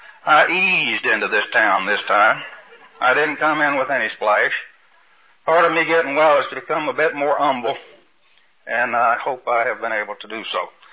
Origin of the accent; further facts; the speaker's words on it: Texas, United States; moved away; also born or lived in California; But when I hit California, I had this role to uphold since I was from Texas.